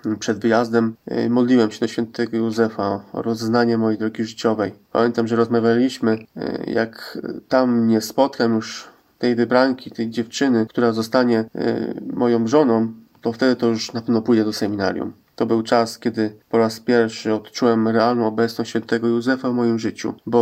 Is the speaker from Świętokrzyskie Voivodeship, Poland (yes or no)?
no; Ostrów Wielkopolski, Greater Poland Voivodeship, Poland; A ja co prawda pochodzę z Ostrowa